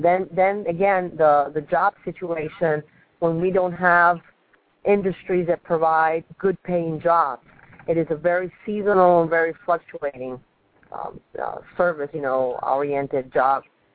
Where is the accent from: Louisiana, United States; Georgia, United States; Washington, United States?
Louisiana, United States; Baton Rouge; also born or lived in Havana, Cuba; now in Miami, United States; I was born in Havana, Cuba. I grew up in Baton Rouge, Louisiana, so I am a Southern girl every way. I moved to Miami with my daughter 22 years ago